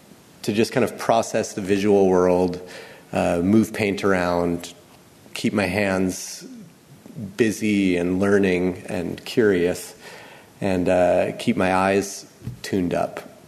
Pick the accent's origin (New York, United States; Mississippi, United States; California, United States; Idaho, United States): Idaho, United States; Boise; moved away as an adult; also born or lived in Boston; I come from Boise, Idaho, is where I grew up, and I moved to Boston, Massachusetts after high school